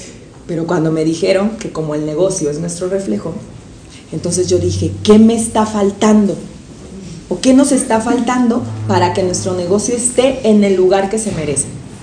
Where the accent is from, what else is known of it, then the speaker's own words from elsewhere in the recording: Apatzingán, Michoacán, Mexico; Resulta que en mi ciudad, yo soy de Apatzingán, Michoacán